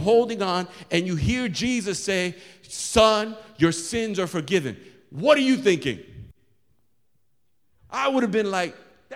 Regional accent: Bronx, New York, United States; See, when I was growing up in the Bronx, people like you, all mouth, blah, blah, blah, blah, blah.

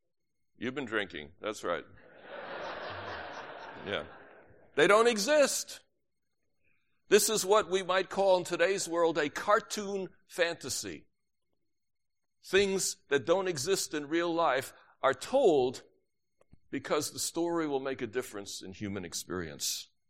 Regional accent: New York, United States; In my world, where I grew up in New York, anybody, I got a witness? All right, good. Where I grew up in New York, well, if you went away to make war, you were called chicken.

